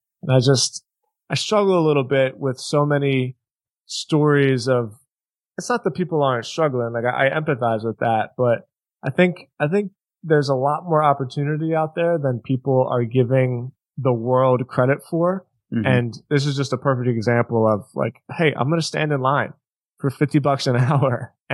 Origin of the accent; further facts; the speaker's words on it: Philadelphia, Pennsylvania, United States; because I grew up in Philly, right?